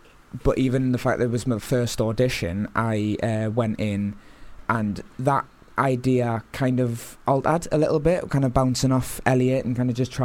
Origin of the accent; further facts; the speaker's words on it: Newcastle, North East England, United Kingdom; accent: Newcastle; moved away as an adult; now in London, United Kingdom; I'm originally from Newcastle, you can probably tell.